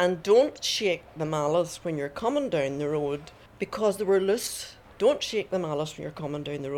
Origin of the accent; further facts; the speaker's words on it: Portavogie, Northern Ireland, United Kingdom; I was brought up in Portavogie, born on the 4th of May 1945, the week the war ended. There was five of us in the family and I was the fourth girl, the youngest girl.